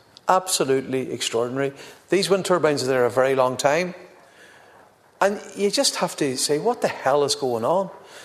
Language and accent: English; Buncrana, Ulster, Ireland; a major wind farm just above my hometown in Buncrana